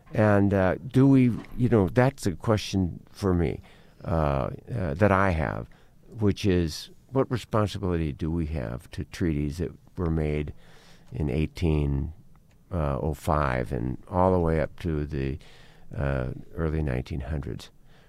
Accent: South Dakota, United States; I can remember growing up in South Dakota and that question came up about the Black Hills.

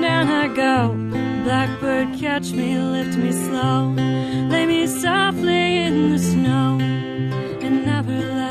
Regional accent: Austin, Texas, United States; I'm from Austin, yeah.

